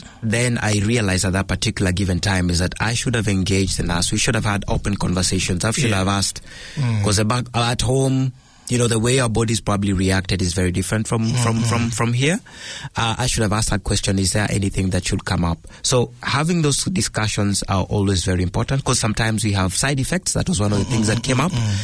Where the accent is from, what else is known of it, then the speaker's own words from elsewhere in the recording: Kenya; now in New Zealand; I'm from Kenya